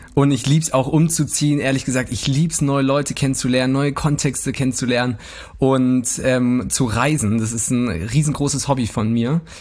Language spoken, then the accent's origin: German; Munich, Bavaria, Germany; Ey, ich komme ja aus München, gell? Eigentlich kann ich auch schon ein bisschen bayerisch reden.